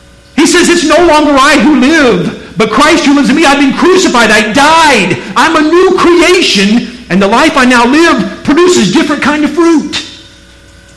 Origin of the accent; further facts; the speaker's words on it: Missouri, United States; I'm from Missouri. Show me you love me.